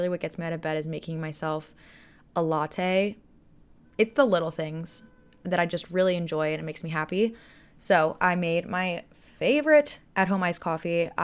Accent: United States; I'm an American, so I don't fully grasp and know the complete ins and outs of it.

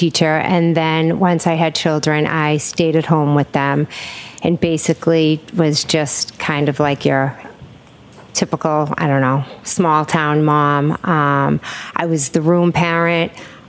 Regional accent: Canton, Massachusetts, United States; I was born and raised in Canton, and now I'm raising my family there.

